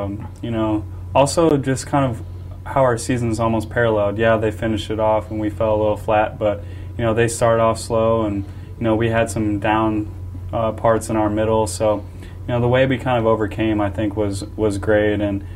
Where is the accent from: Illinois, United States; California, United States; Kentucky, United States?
Illinois, United States; Antioch; Yeah, Kenosha is real close to where I grew up in Antioch, Illinois.